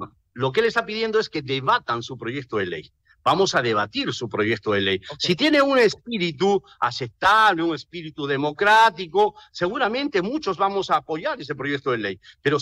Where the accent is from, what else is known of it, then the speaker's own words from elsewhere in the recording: Peru; si no reconocemos que somos peruanos, una sola raza